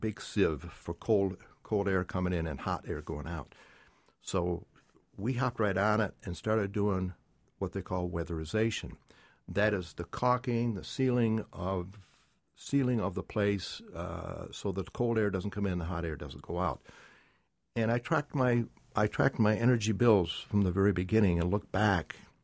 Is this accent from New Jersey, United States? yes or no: no; Owego, New York, United States; now in Binghamton, United States; I'm originally from Owego.